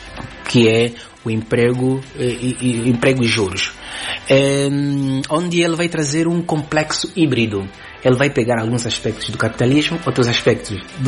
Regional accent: Angola; Mas eu sou angolano. Sendo angolano, ninguém me pode coartar o direito de eu decidir sobre o meu futuro político.

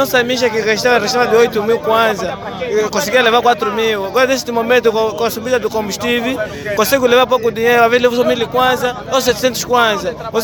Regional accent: Namibe, Angola; born there; Eu nasci na província do Namibe.

